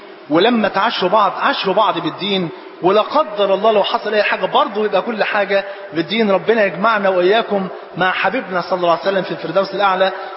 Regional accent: Egypt; واحنا جايين والله من مصر

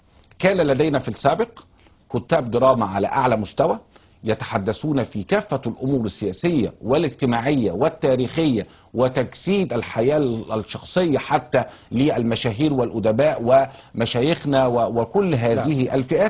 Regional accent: Egypt; لكن أنا بس مصري.

